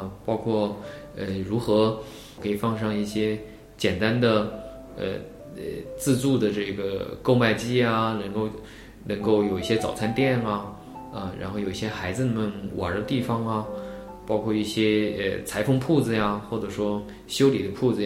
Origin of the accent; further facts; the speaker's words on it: Huangshan, Anhui, China; 回到我的家乡，黄山啊，去回到那个宏村啊、西递啊